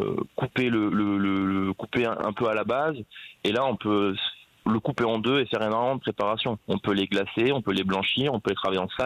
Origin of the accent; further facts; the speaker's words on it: Reims, Grand Est, France; also born or lived in Cannes; Moi, je suis cannois. J'ai grandi à Reims.